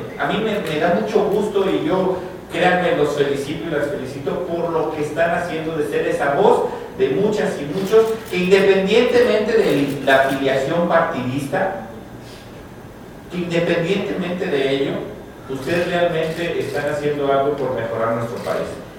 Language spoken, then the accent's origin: Spanish; Mexico